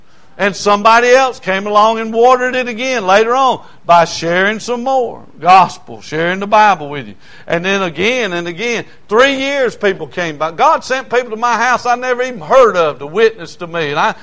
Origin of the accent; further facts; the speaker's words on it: the South, United States; And but I grew up in the South. I don't mind hot weather.